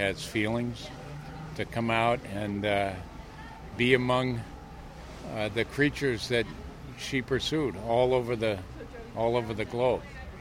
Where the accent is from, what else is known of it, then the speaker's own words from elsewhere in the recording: New Bedford, Massachusetts, United States; My hometown in New Bedford depended on it and lit the world.